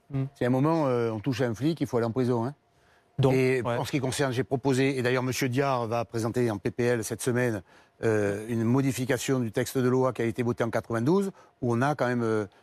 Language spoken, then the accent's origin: French; Marseille, Provence-Alpes-Côte d'Azur, France; Je suis marseillais en plus.